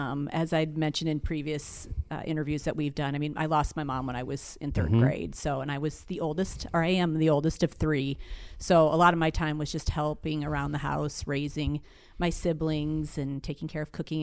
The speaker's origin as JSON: {"language": "English", "region": "Siouxland", "country": "United States", "tie": "born or raised there", "also_born_or_lived": "Ames / West Des Moines", "said": "I'm born and raised in Siouxland. Did go over to Iowa State for a while, so lived in the Ames and then even West Des Moines for a short stint."}